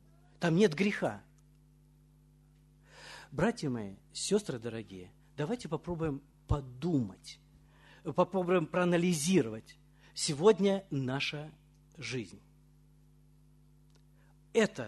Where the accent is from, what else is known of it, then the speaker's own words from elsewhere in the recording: Moscow, Russia; Мы говорим, мы из Москвы.